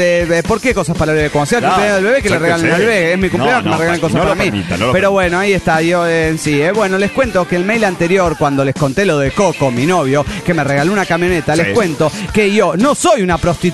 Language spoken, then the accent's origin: Spanish; Tarija, Bolivia; Y ahora, en el mes de febrero, retorno a mi tierra, Tarija.